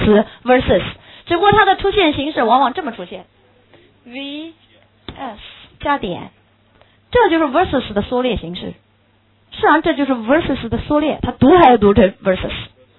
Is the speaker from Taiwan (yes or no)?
no; United Kingdom; Chinese is a second language; 而我们英国人可能会称之为 Father Christmas，